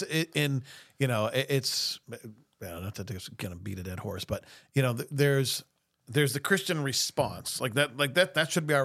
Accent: United States; This is I'm an American.

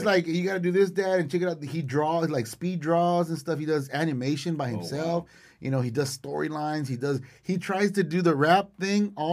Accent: Donna, Texas, United States; You know, and we've been eyeballing, as far as my hometown, been eyeballing Donna, ISD, as far as the high school players.

